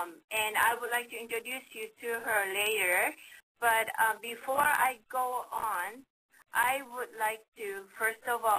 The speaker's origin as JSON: {"language": "English", "region": "Tokyo", "country": "Japan", "tie": "born or raised there", "moved": "as an adult", "said": "I was born and raised in Tokyo, Japan until the age 19, and Japan is still my home country"}